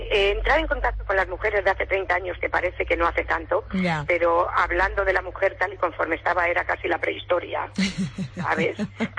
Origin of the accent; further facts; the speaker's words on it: Argamasilla de Alba, Castilla-La Mancha, Spain; now in Alcázar de San Juan, Spain; porque yo vivo en Alcázar, pero soy cervantina porque soy de Argamasilla, de Alba.